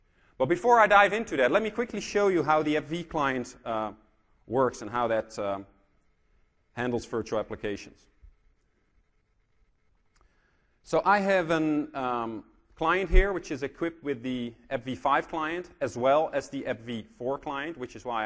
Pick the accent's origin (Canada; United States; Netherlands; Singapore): Netherlands; I come from the Netherlands, a little country in Europe.